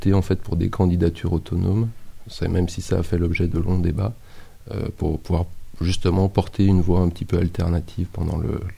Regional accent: Bourgoin, Auvergne-Rhône-Alpes, France; Donc, je suis de Bourgoin.

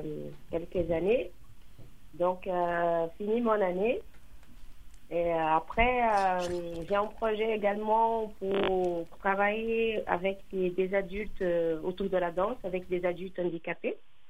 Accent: Rio de Janeiro, Brazil; French is a second language; now in Lyon, France; Oui, du Brésil, oui, Rio de Janeiro.

